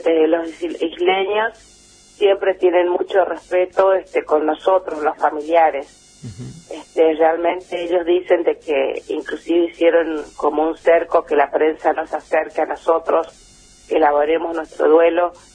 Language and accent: Spanish; Villa Berthet, Chaco, Argentina; now in Presidencia Roque Sáenz Peña, Argentina; Soy chaqueña. Mi hermano, yo mi infancia viví en Lote 15 de Villa Bertet. Uh-huh. Pero después me trasladé a Sáenz Peña y ya me quedé, me instalé acá.